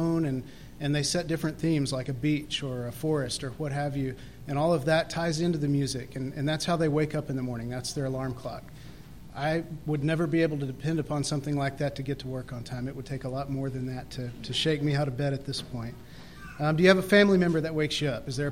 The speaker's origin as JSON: {"language": "English", "region": "Texas", "country": "United States", "tie": "born or raised there", "said": "when I got back to my hometown in Texas here"}